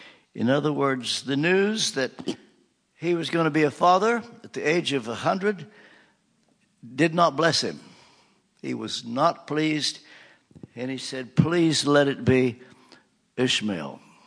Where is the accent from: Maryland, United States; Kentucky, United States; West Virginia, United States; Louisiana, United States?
Kentucky, United States; I grew up in Kentucky when there were only 48 states.